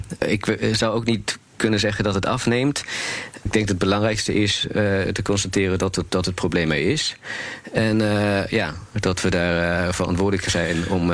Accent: Berlin, Germany; Dutch is a second language; now in Netherlands; Ik kom uit Duitsland, uit Berlijn.

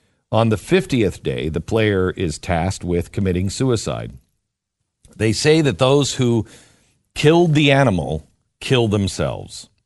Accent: Texas, United States; It says here, and we're from Texas, and I've not heard this.

